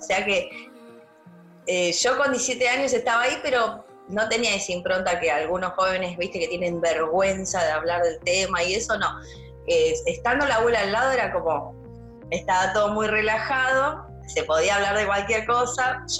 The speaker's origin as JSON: {"language": "Spanish", "town": "Partido de la Costa", "region": "Buenos Aires Province", "country": "Argentina", "tie": "born or raised there", "said": "Bueno, yo me crié en otro lugar, en otro territorio. Yo me crié en el Partido de la Costa."}